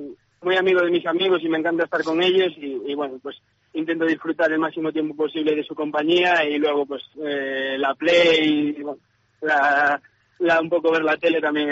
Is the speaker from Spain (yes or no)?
yes; Lalín, Galicia, Spain; Bueno, pues yo soy de Lalín, ¿no? Y allí empecé a jugar a balonmano con 6 años